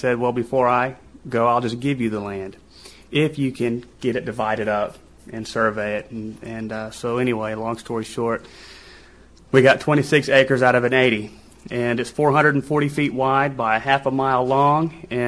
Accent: Stillwater, Oklahoma, United States; I'm from Stillwater, Oklahoma. I was born and raised here. I was born in 1971.

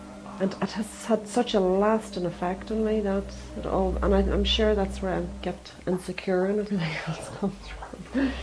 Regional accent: Derry, Northern Ireland, United Kingdom; moved away as an adult; also born or lived in London / Australia; I was born in Derry in Northern Ireland and spent first 19 years there, and then I went to London. Had 2 years in London, came back, worked on for a bit in Derry, and then I actually left completely in 1982.

